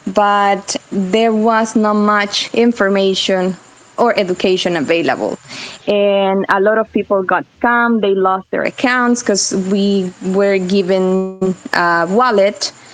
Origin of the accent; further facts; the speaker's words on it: El Salvador; as a Salvadorian, so I'm not from Berlin. So we were living, Gerardo and I were living in San Salvador.